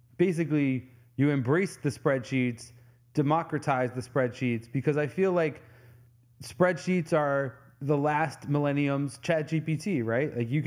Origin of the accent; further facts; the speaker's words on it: New York, United States; I think that's what I love about being a New Yorker natively is what it does for people.